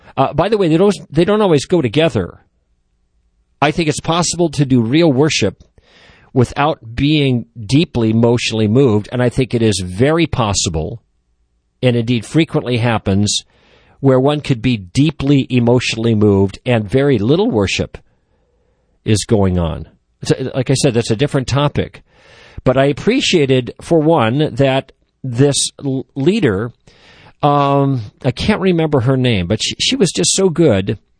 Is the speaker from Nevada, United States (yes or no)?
no; Chicago, Illinois, United States; Because I was in Chicago, I'm from Chicago, so there's a sense in which that was a little bit of a trip into my past.